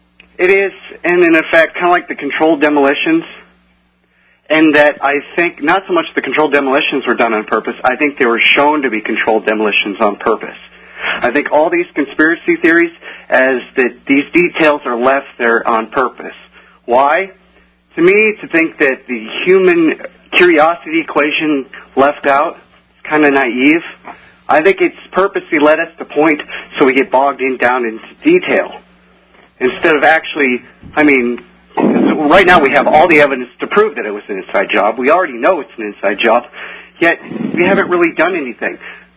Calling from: Iowa, United States; Hello, yes, I'm calling from Iowa, and it's hard to explain.

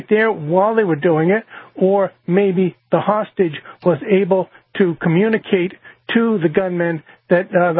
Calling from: New Hampshire, United States; I'm from New Hampshire.

